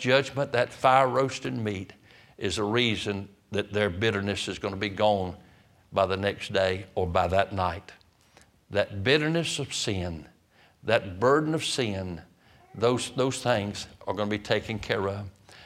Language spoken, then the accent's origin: English; Roanoke Rapids, North Carolina, United States; I was in Roanoke Rapids, I got baptized at my hometown there